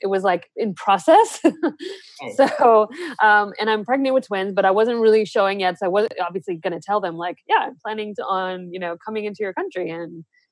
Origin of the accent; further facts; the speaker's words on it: United States; moved away as an adult; now in Australia; so I am American and I, you know, moved to Australia